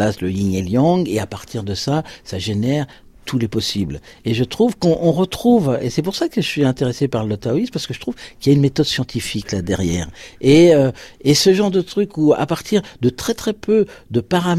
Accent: Nantes, Pays de la Loire, France; born there; je suis né à Nantes quand même, pays de Jules Verne

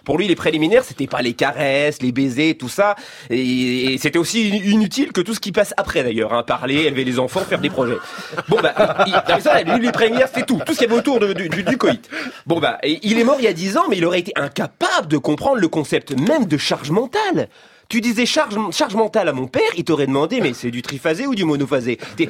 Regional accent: France; je suis français

